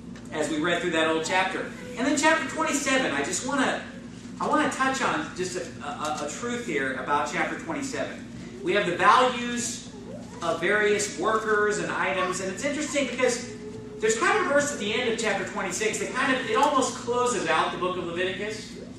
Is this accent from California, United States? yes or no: yes; California, United States; This week, I was in California, because I grew up in California.